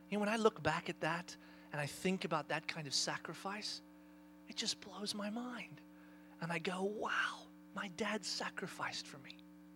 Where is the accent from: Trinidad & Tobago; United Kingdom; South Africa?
South Africa; now in United States; we left South Africa. As many of you guys know, we grew up in South Africa. We left South Africa to come here to the U.S.